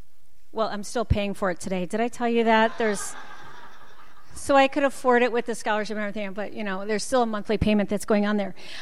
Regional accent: Michigan, United States; seriously, growing up outside of Detroit, I wanted to be the first woman in my family to graduate from college.

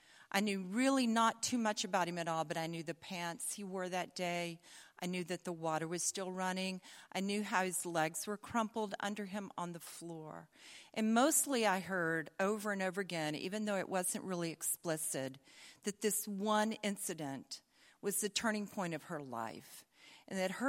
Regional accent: the South, United States; accent: Southern; And if we're fortunate, I'll not lapse into my southern accent, but I might.

